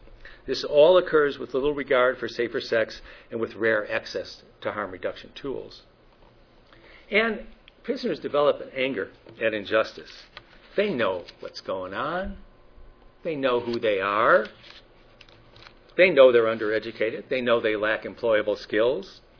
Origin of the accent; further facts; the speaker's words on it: California, United States; You can tell I'm from California.